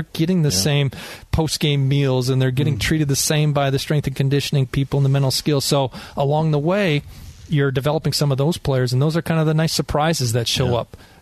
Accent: Wisconsin, United States; you know, I grew up in the Midwest in Wisconsin. I was a Brewers fan.

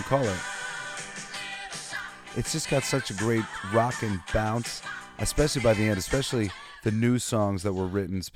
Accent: New York, United States; And I always loved New York. I'm from New York.

